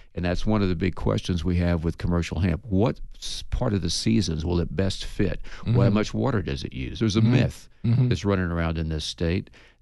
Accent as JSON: {"language": "English", "region": "Kansas", "country": "United States", "also_born_or_lived": "Oklahoma", "said": "I come from Kansas and Oklahoma, and that's what was commonly called ditch weed back there, Andy."}